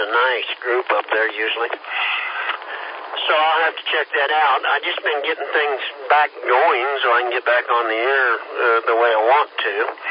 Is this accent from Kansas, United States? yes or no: yes; Kansas, United States; I'm from Kansas, and I'm proud.